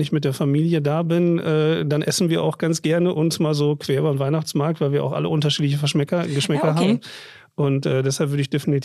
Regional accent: Osnabrück, Lower Saxony, Germany; Also so bin ich groß geworden in Osnabrück.

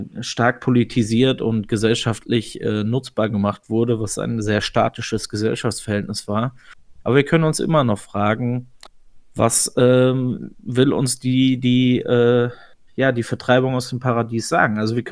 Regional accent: United States; als Amerikaner ist das vielleicht auch noch mal eine andere gesellschaftliche Positionierung dazu

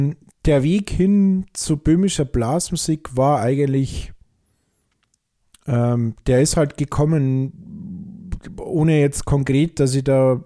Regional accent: Seebahn, Germany; irgendwann mal ein Flügelhorn gekauft und habe dann im örtlichen Musikverein hier in Seebahn, das ist mein Heimatdorf

